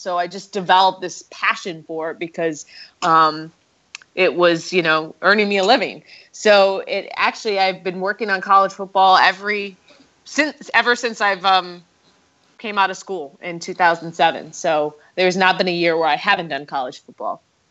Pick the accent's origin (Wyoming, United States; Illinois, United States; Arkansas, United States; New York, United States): Illinois, United States; Evanston; As you know, Kolsky, I grew up in Evanston, where Northwestern is. I lived at home with my parents my sophomore year.